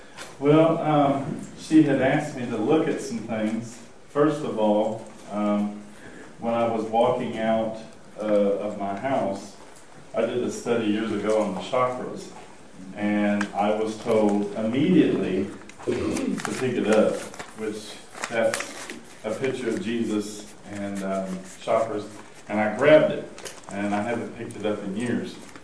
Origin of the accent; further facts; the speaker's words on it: Arkansas, United States; Hillbilly, I'm from Arkansas.